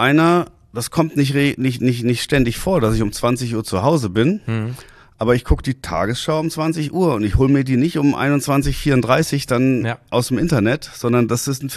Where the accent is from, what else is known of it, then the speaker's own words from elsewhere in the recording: Hanau, Hesse, Germany; Ich komme ja aus Hessen, aus Hanau.